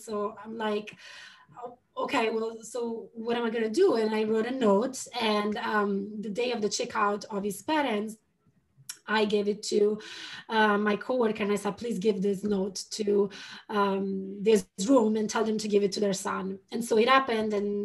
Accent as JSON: {"language": "English", "country": "Italy", "tie": "born or raised there", "also_born_or_lived": "London", "second_language": "English", "moved": "as an adult", "said": "So I was born in Italy and I stayed there until the end of university. And then I moved to London because before Brexit, it was just easy."}